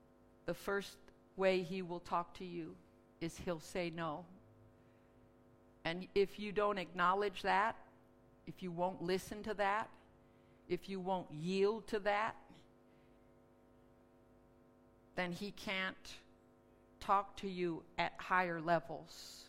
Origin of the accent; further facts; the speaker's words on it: United States; She was from Japan. I was from the States.